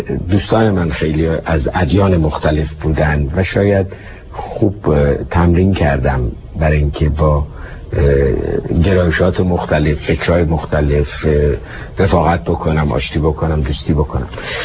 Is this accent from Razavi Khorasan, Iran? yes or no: no; Tehran, Tehran Province, Iran; من بالای چهارراه درواز دولاب، خیابون شهباز که هفته شهریور امروز اسمش هست، تو خیابون ساسان به دنیا آمدم. بچه ششم یک خانواده 7 بچه‌ای بودم.